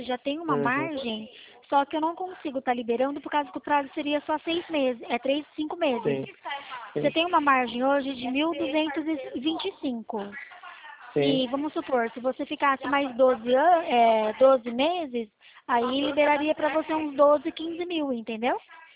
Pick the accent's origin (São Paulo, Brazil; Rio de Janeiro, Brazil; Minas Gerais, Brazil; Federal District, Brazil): São Paulo, Brazil; Eu sou de São Paulo.